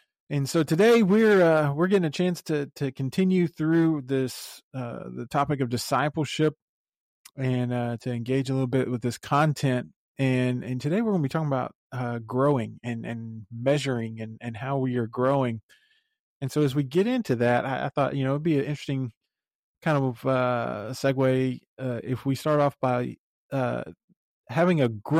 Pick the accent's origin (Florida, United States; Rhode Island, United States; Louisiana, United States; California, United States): Florida, United States; I grew up in the Central Florida heat.